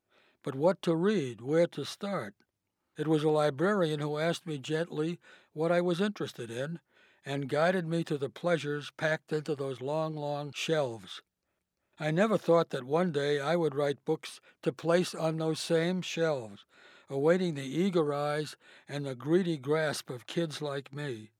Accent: Worcester, Massachusetts, United States; I was raised in Worcester, Massachusetts, a town that had once been a station on the Underground Railroad.

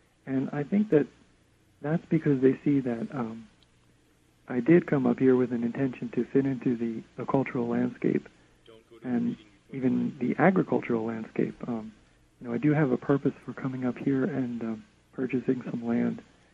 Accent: Pennsylvania, United States; now in Vermont, United States; I moved up here to Vermont from Pennsylvania about 6 months ago.

